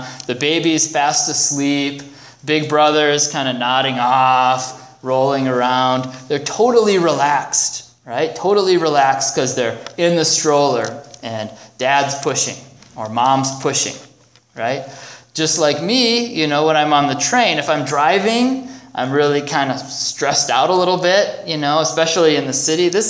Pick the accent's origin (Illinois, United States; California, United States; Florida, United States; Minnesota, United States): Minnesota, United States; I grew up in Minnesota, small town, where my biggest hazards learning how to drive were two things.